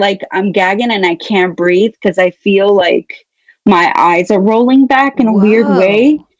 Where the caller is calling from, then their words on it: Washington, United States; Washington State.